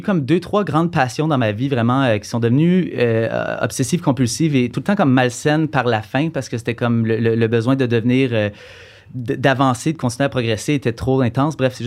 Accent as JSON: {"language": "French", "town": "Ottawa", "region": "Ontario", "country": "Canada", "tie": "born there", "said": "Au fait, je suis né à Ottawa, qui était Gloucester avant, puis ils ont tout appelé ça la même place."}